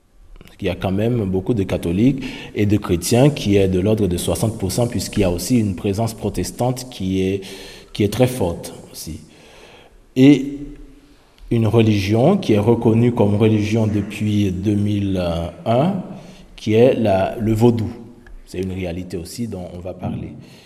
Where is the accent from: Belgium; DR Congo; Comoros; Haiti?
Haiti; now in France; comme l'abbé Landard vient de le dire. Et je suis d'Haïti. Je suis actuellement curé à Bidar, Guétari et à Kotz, paroisse Saint-Joseph des Falaises.